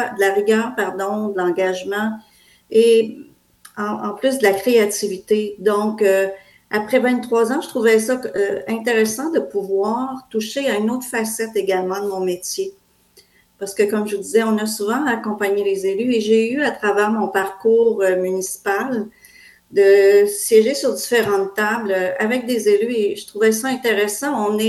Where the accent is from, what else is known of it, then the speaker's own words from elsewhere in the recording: Quebec, Canada; je suis originaire pour moi de la Côte-Nord, même si je demeure actuellement en Haute-Côte-Nord.